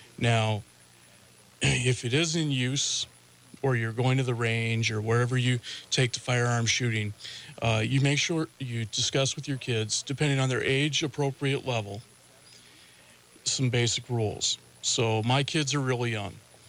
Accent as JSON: {"language": "English", "town": "Canastota", "region": "South Dakota", "country": "United States", "tie": "born or raised there", "said": "I grew up in South Dakota here, out in Canastota."}